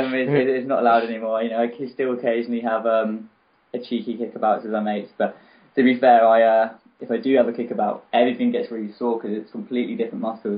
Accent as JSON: {"language": "English", "country": "United Kingdom", "said": "as a Brit"}